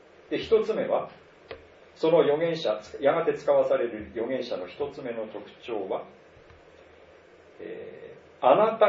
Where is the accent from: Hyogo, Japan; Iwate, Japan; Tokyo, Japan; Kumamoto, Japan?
Iwate, Japan; 私は岩手出身だから言いますけれども